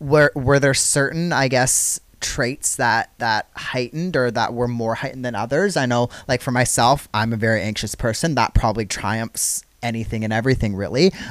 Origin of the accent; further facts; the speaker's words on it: Canada; now in Adelaide, Australia; I'm from Canada. I moved here actually through COVID.